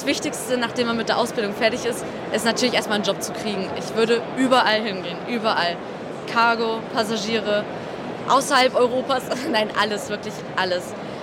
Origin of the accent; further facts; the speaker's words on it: Bremen, Germany; ich bin aus Bremen